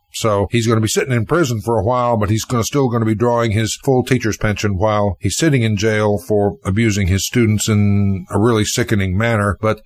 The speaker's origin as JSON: {"language": "English", "country": "United States", "tie": "born there", "said": "I'm a Native American. I was born here in America."}